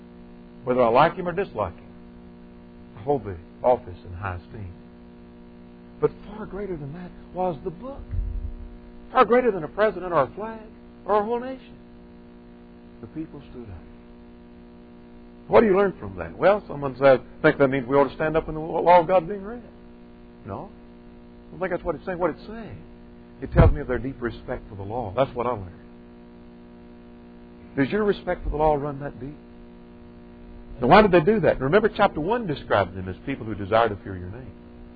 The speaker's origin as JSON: {"language": "English", "country": "United States", "said": "I'm an American and I'm proud of it."}